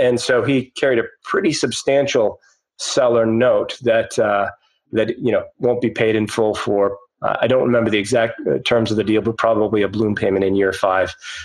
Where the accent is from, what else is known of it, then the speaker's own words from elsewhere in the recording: Northeast, United States; I'm from the Northeast originally, and we don't follow our college teams at all.